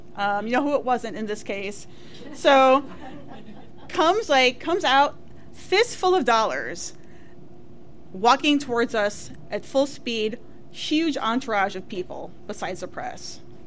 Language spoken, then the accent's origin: English; New Jersey, United States; I'm from New Jersey.